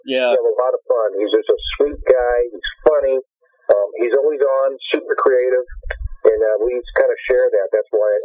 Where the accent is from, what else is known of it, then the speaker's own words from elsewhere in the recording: Boston, Massachusetts, United States; And since I worked with Gary Peel, I'm from Boston, used to be Sammy's interpreter